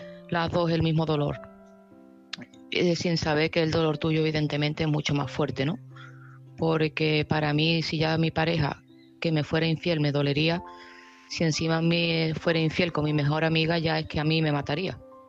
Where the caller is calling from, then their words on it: Seville, Andalusia, Spain; de Sevilla